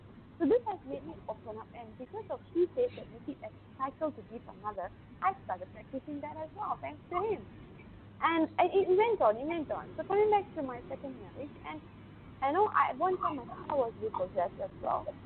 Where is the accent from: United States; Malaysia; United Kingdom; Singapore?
Malaysia; And I said, look, you're in UK and I'm Malaysian.